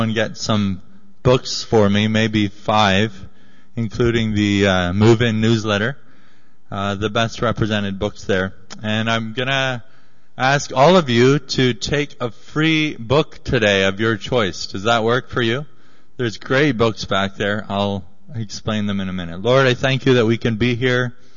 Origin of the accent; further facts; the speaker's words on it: Zambia; born there; I was born in Zambia, Africa, so the summer is my favorite season